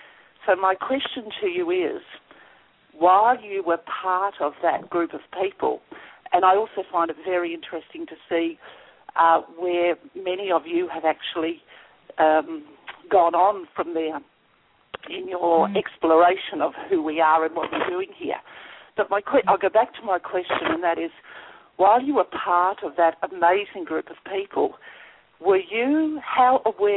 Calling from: Australia; I'm calling from Australia. Oh, I'm calling from Australia.

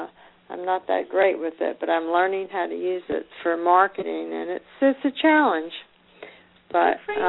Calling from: Florida, United States; I am calling from Florida.

